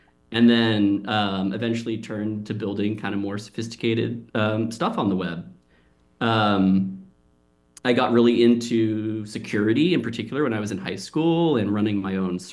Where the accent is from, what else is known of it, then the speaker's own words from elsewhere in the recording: South Portland, Maine, United States; I grew up in South Portland. I went to, you know, if anyone in South Portland, I went to Skillen Elementary School over there and then Memorial Middle School. And so, you know, I grew up in that neck of the woods.